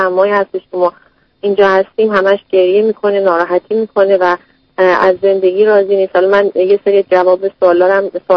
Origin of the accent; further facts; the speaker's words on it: Iran; now in United States; ما حدود یک سال و خورده هستش که از ایران اومدیم